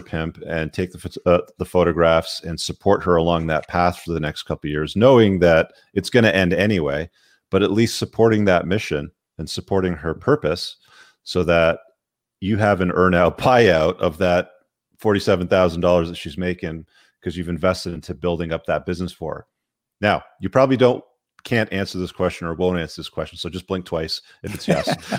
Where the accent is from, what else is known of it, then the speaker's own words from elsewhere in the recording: Canada; I'm a Canadian